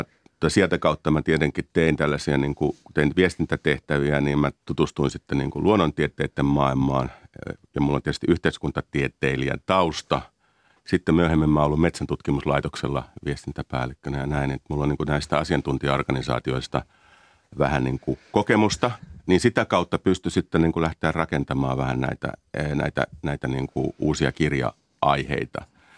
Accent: Järvenpää, Uusimaa, Finland; moved away as an adult; mä oon Järvenpäästä kotoisin, ja lähdin sitten niin kuin 19-vuotiaana parikymppisenä Mikkeliin opiskelemaan lukion jälkeen

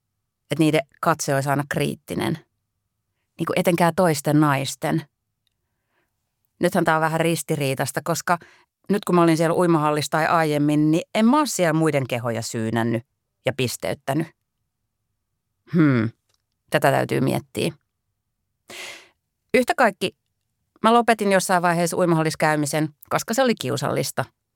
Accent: Imatra, South Karelia, Finland; Mä siis oon käynyt uimahallis aina lapsena ja teininä Imatralla.

